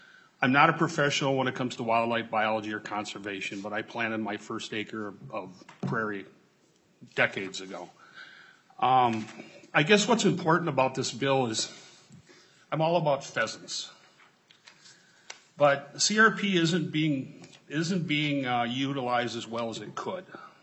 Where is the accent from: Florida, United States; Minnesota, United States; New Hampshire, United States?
Minnesota, United States; I'm a longtime resident of Dakota County, Castle Rock Township. I grew up on the Big Slough, which that was the historic name. It's actually the south branch of the Vermilion.